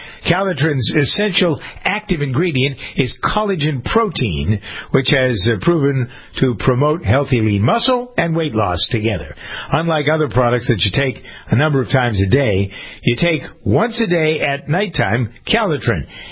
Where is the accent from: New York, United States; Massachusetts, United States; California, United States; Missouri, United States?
Massachusetts, United States; Framingham; there's a new Lifetime in my hometown of Framingham, Massachusetts.